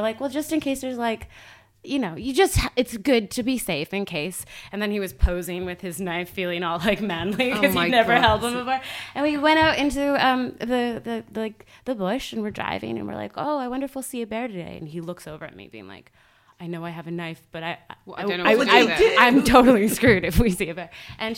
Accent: Canada; now in Los Angeles, United States; No, I was raised in Canada.

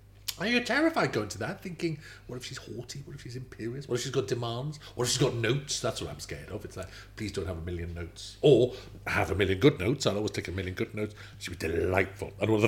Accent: Swansea, Wales, United Kingdom; I'm from Swansea though

